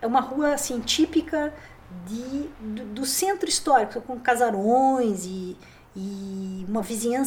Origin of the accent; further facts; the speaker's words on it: Curitiba, Paraná, Brazil; Eu nasci aqui em Curitiba em 1964, tenho 51 anos, lá se vai, né, meio século. E a primeira lembrança que eu tenho é da minha casa, que ficava na rua Duque de Caxias. É meio centro, meio São Francisco, né?